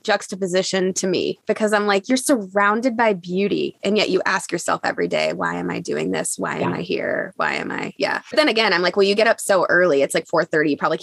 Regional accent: Dallas, Texas, United States; We're from Dallas, right? So not used to the mountains

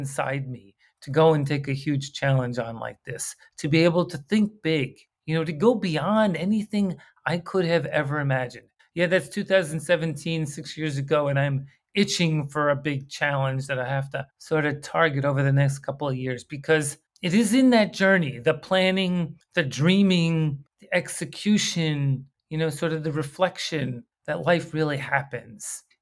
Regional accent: United States; I'm from America, I've been all around the world

